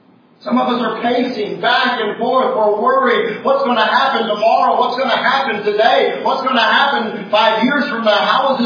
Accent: United States; I can do it, and I don't need you. I don't need anybody. I got myself. I'm an American.

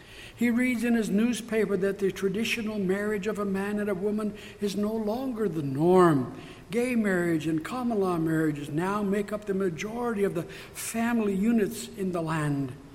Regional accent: Canada; As Canadian Christians being in this world but not of this world, we can be so troubled as we see our Canadian government determined to deny or outlaw as many of the norms of Christianity in the shortest period of time.

